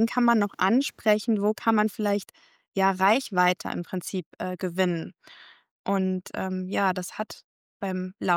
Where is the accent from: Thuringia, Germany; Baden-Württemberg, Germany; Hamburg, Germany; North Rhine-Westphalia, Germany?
North Rhine-Westphalia, Germany; Unna; hey, ich komme hier aus Unna, ich bin eine von euch.